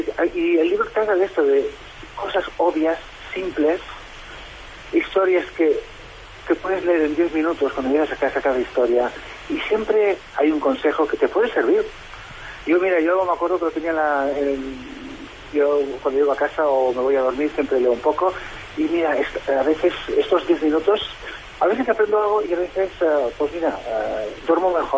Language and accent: Spanish; Barcelona, Catalonia, Spain; born there; nací en Barcelona, tengo 58 años, soy economista